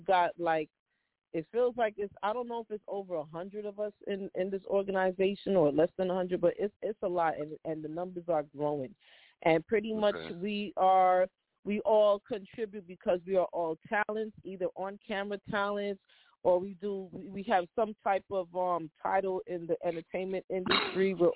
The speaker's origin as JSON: {"language": "English", "town": "Brooklyn", "region": "New York", "country": "United States", "said": "Big up BX, but I'm representing from Brownsville, Brooklyn, okay?"}